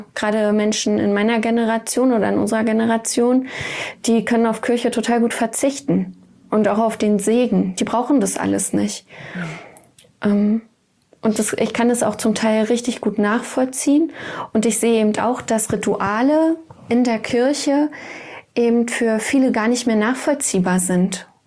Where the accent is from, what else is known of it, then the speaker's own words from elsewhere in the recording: East Germany, Germany; ich komme aus dem Osten und da ist es ja nicht so selbstverständlich gewesen oder ist es immer noch nicht, dass man irgendwie zur Kirche geht.